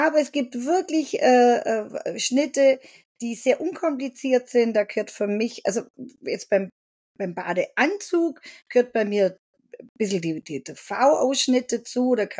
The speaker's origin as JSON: {"language": "German", "region": "Baden-Württemberg", "country": "Germany", "accent": "Swabian", "lives_now": "Switzerland", "said": "Mein Dialekt kommt allerdings nicht aus der Schweiz, falls sich jemand wundert. Ich bin Schwabe und bin in die Schweiz gezogen."}